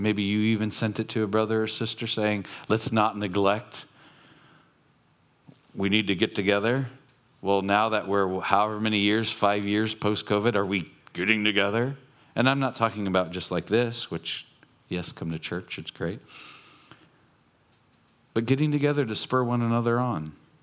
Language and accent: English; Long Beach, California, United States; I'm from Long Beach. I'm from the ghetto.